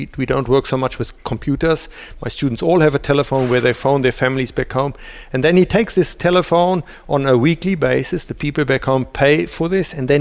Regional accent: South Africa; I, as a South African, could not travel on my passport to many countries.

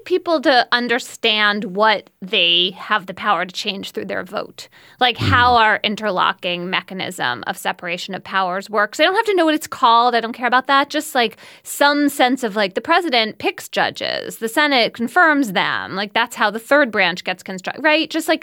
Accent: United States; maybe as an American taxpayer, I should be glad to know that it is Irish taxpayers who are getting screwed this time.

